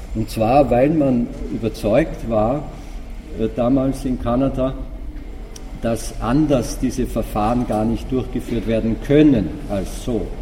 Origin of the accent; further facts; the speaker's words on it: Austria; denn als Österreicher oder vielleicht als Mitteleuropäer denkt man sich